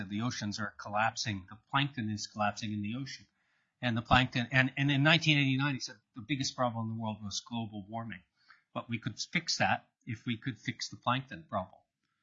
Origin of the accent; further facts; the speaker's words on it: the American West, United States; also born or lived in Boston / Canada; I was born in Boston, grew up in the American West, ended up working in Canada half of my life.